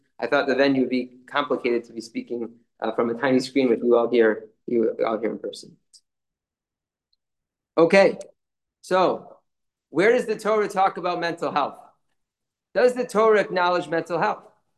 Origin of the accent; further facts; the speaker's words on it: Midwest, United States; the people that I looked up to when I was a young NCSYer growing up in the Midwest.